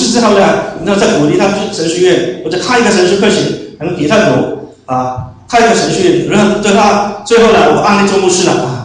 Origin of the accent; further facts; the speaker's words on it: China; now in United Kingdom; 好像我是中国人，但是为了主的缘故呢，我不把这当作英国人就也算了。当时结果还是学习一点的，我不是怎么样，可能来了英国时间比较长了